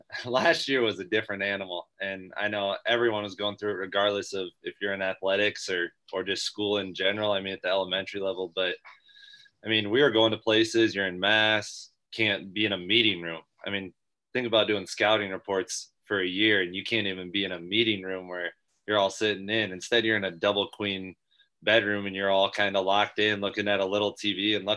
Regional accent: Iowa Falls, Iowa, United States; Grew up in Iowa Falls, Iowa. Ended up moving to Ackley when my mom got remarried.

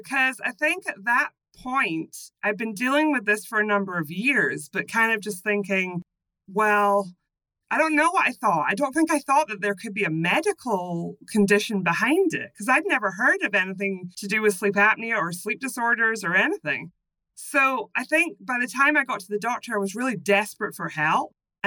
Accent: Scotland, United Kingdom; now in Florida, United States; So I always like to start off by explaining my accent, that I'm from Scotland originally. I live in Florida now

